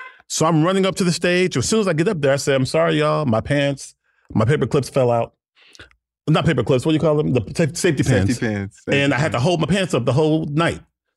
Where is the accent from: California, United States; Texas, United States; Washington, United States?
Texas, United States; Houston; I'm from Houston, Texas. Born and raised.